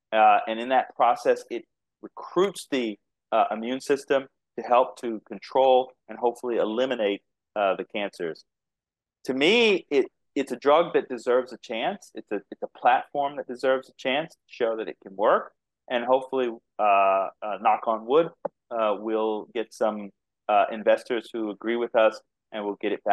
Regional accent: Texas, United States; accent: Texas; I told you I'm from Texas, right? So some people think I talk with an accent. I don't think I have much of a Texas accent.

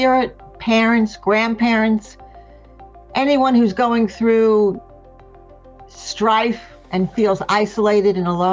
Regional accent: Long Island, New York, United States; I'm from Long Island, New York.

